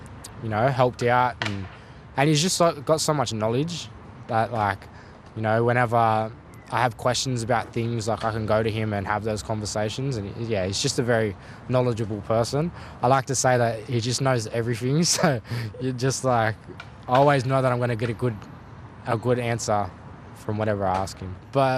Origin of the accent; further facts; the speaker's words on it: Maroubra, New South Wales, Australia; I'm a Gomori man. My people are from Moree, Tauhara, but I grew up on Bidjigal Land in Maroubra.